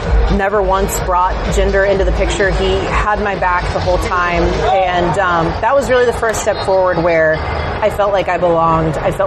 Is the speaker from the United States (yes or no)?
yes; the South, United States; also born or lived in Atlanta; So growing up in the South, football was a really big part, obviously, of the culture and the climate.